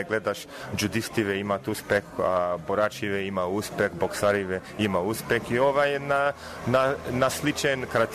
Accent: Sydney, New South Wales, Australia; Татко и мајка ми од Прилеп се, дошле 70-та година во Австралија, јас сум роден 74-та во Сидни, во Когра. И веќе таму сум пораснат, таму јазик учевме и на македонски

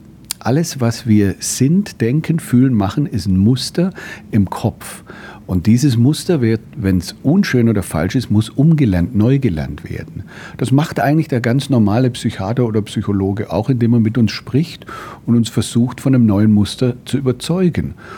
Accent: Southern Germany, Germany; moved away as an adult; now in Australia; ich bin im Süden geboren, aufgewachsen, habe auch in Deutschland studiert zunächst, bin dann aber etwa vor 25 Jahren mit Fresenius nach Australien ausgewandert

